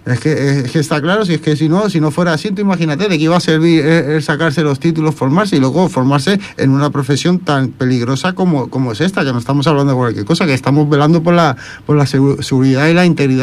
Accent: Catalonia, Spain; Soy catalán, pero de raíces extremeñas

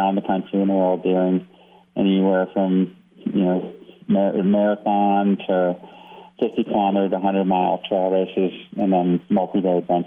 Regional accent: Maine, United States; moved away as an adult; also born or lived in New Hampshire / California; now in Colorado, United States; No, I grew up in Maine. And I was there till age 18, went to college in New Hampshire, and then transferred to Colorado.

